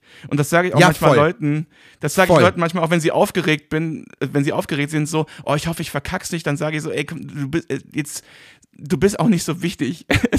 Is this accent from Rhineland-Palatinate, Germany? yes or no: yes; Remagen, Rhineland-Palatinate, Germany; ich komme ja aus Remagen und das ist dann so ein Neubaugebiet da und so.